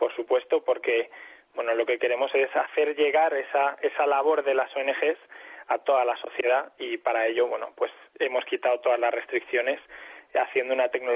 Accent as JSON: {"language": "Spanish", "country": "Spain", "said": "Sí, es una empresa española, los fundadores somos españoles todos"}